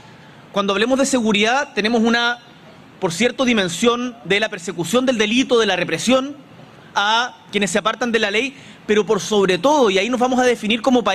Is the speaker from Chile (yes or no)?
yes; Magallanes and Chilean Antarctica, Chile; como una de las primeras veces que salí de Magallanes como en vacaciones, fui a Uruguay